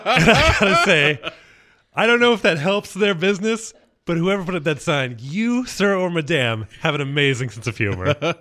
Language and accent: English; San Antonio, Texas, United States; So, yeah, I've been in San Antonio, and which is my hometown, hanging out with people down there.